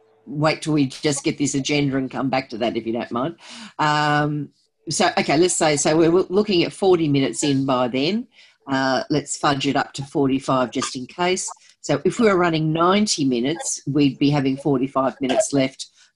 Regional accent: Australia; Now, to me, as an Australian in a meeting, when I table something, we're putting it down in written form to be taken as read.

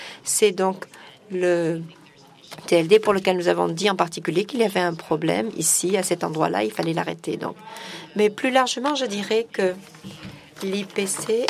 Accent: North Macedonia; Je viens de Macédonie.

